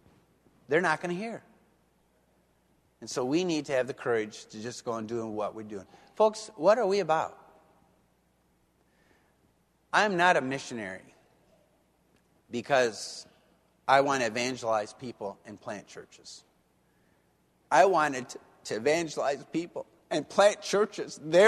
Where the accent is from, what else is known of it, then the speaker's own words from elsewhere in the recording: United States; And I don't preach this because I'm an American, because sometimes they think, oh, that's the way Americans think.